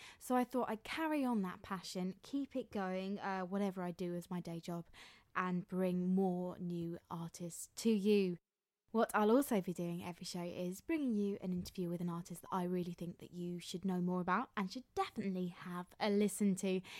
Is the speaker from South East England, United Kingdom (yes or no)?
yes; South East England, United Kingdom; they're from kind of what I call my hometown of Kent, so even though that's a county and not even a town.